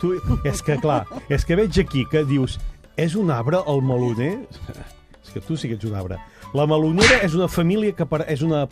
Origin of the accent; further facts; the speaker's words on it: Girona, Catalonia, Spain; Home, soc de Girona, jo.